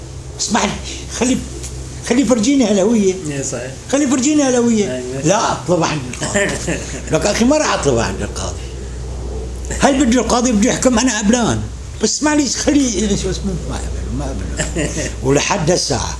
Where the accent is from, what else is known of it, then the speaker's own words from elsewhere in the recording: Syria; moved away as an adult; now in United States; انا ما معي جيت من سوريا تركت عيلتي هني